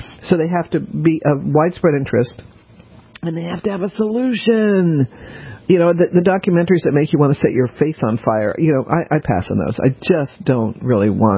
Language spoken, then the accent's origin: English; the South, United States; Of course, part of it is that the Civil War has always fascinated me, being a Southerner. And in the South, we do not call it Civil War.